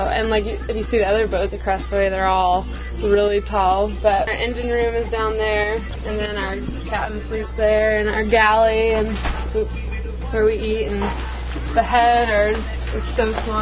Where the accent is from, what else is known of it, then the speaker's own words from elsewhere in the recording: Juneau, Alaska, United States; and I'm from Juneau, so not that far away.